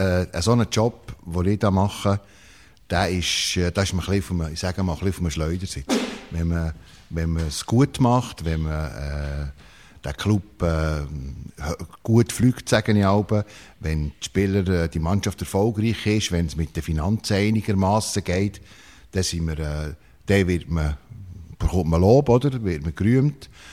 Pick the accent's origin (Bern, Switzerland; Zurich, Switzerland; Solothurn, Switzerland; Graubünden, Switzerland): Bern, Switzerland; Merzligen; Ich bin nicht ein Emmentaler übrigens. Ich bin im Seeland aufgewachsen. So in einem Bauerndörfli zwischen Biel und Arberg, in Märzligen.